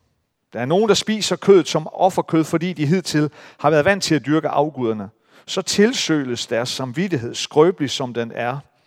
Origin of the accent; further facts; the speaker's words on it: Central Denmark Region, Denmark; dernede i Midtjylland. Jeg har nok været sådan 9-10 år. Så i den der lille landsby, hvor jeg voksede op, så blev der etableret en danseskole.